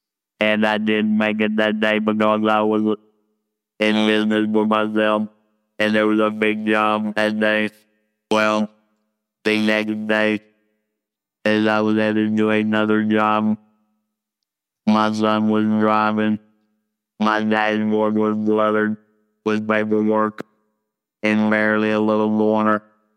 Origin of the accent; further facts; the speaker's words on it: Louisiana, United States; born there; I was born in 1956 in Northwest Louisiana.